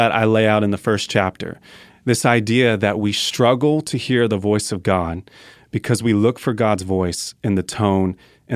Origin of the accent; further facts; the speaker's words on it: Colorado, United States; and I'm from Colorado, so we have all these 14,000 foot mountains.